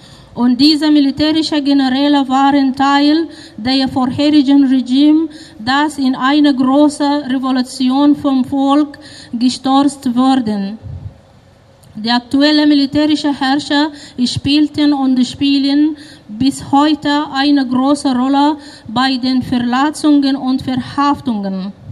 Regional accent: Sudan; German is a second language; Ich komme aus dem Sudan.

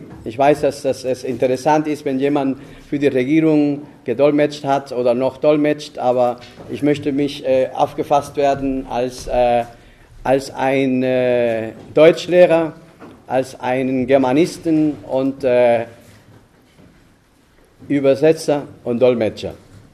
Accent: Havana, Cuba; also born or lived in Santiago de Cuba; Und also ich bin in Havanna aufgewachsen. Das heißt, ich fühle mich als Santiaguero, aber auch als Habanero.

